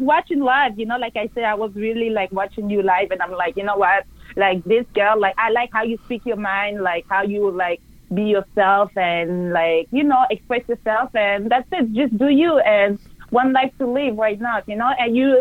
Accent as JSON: {"language": "English", "town": "Montreal", "region": "Quebec", "country": "Canada", "accent": "French", "said": "I'm from Montreal, Canada."}